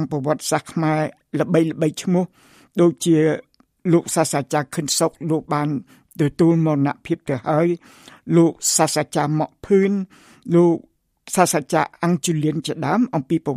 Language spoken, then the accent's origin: Khmer; Phnom Penh, Cambodia; ខ្ញុំកើតនៅទីក្រុងភ្នំពេញខ្ញុំកើតនៅសង្កាត់លេខ3ហើយខ្ញុំរៀននៅសាលាបឋមសិក្សានៅក្រុងភ្នំពេញ